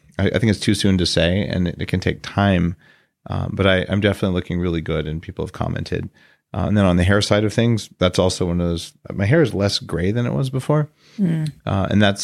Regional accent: New Mexico, United States; Because I grew up in New Mexico where, well, you wash your face every now and then if you get around to it.

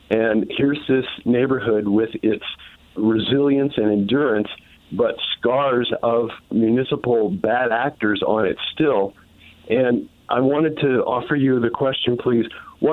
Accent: Philadelphia, Pennsylvania, United States; now in Indianapolis, United States; I'm formerly from Philly and formerly of West Philly

